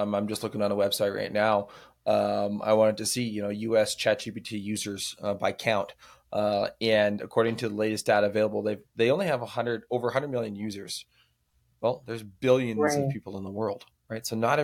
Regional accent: Canada; because we're Canadian, eh?

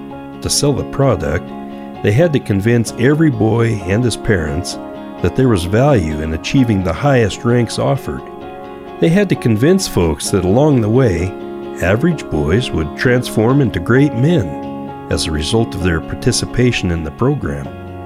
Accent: Idaho, United States; And that's how it was for me growing up in Idaho.

